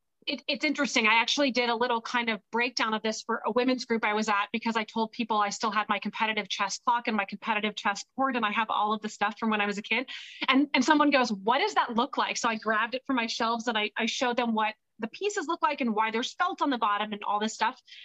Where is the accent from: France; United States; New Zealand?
United States; Los Angeles, California; I'm born and raised in Los Angeles. I always wanted to be a UCLA Bruin.